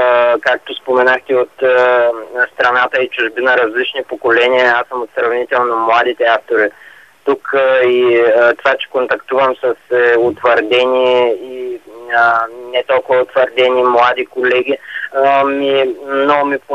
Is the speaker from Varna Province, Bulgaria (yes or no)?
yes; Varna, Varna Province, Bulgaria; Аз самия съм от Варна